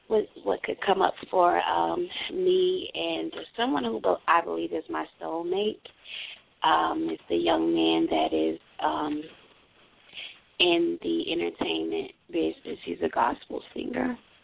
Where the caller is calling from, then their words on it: Florida, United States; I'm calling from Florida.